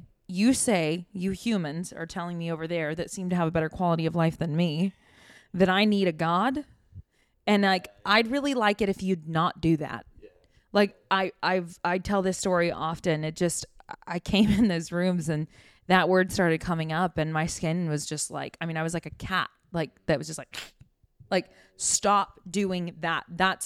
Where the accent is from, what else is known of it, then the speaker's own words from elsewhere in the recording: Shawnee, Oklahoma, United States; I'm from Oklahoma. That's mm-hmm. Shawnee is where I'm from.